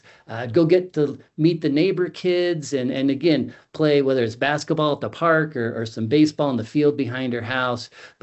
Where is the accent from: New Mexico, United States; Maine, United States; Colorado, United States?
Colorado, United States; Boulder; I grew up outside Boulder, Colorado. So I would get in the fields and I would, you know, catch grasshoppers and build forts.